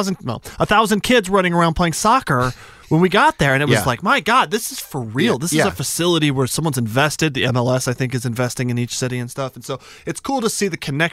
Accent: Albuquerque, New Mexico, United States; when I'm from Albuquerque, New Mexico, okay, that has no business being in any sports town except for gunfighting or something.

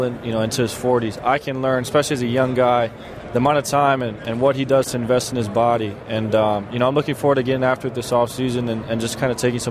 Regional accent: Hawaii, United States; growing up in Hawaii, the values that my family raised my brother and I in, we never take any of this for granted.

